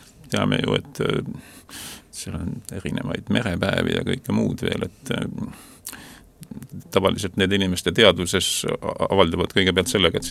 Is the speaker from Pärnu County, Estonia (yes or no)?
no; Saare County, Estonia; Ma ju olen saarlane